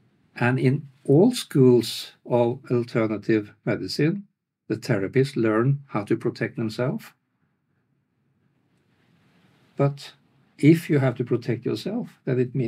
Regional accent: Norway; I'm a veterinarian from Norway

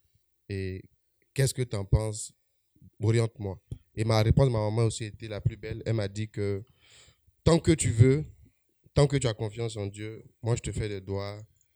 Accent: Yopougon, Abidjan, Côte d’Ivoire; moi je viens de Yopougon, Zinabe de Cocody.

